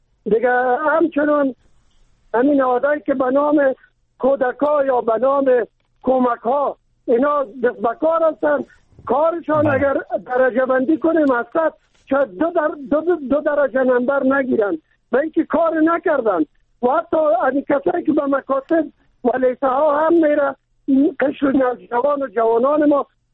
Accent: Kabul, Afghanistan; چون من خودم از کابل هستم

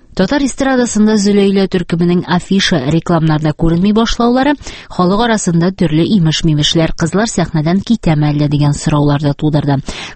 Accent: Leninо-Kokushkino, Tatarstan, Russia; Мин үзем Петрәч кызы, Петрәч районының Ленинка Кушкина авылында туып үстем.

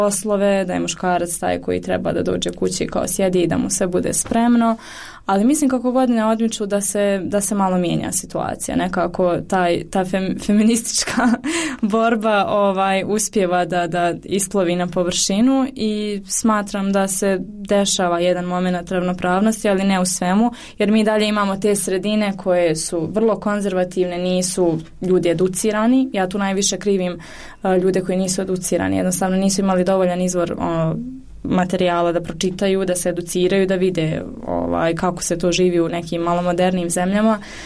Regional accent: Sarajevo, Federation of Bosnia and Herzegovina, Bosnia & Herzegovina; jer ja sam ipak iz Sarajeva

